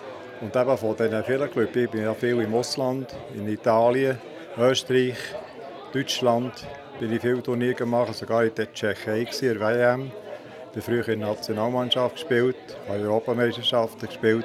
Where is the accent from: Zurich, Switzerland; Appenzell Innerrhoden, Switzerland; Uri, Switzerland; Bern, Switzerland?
Bern, Switzerland; Hindelbank; Also ich bin auch in der Hindelbank aufgewachsen.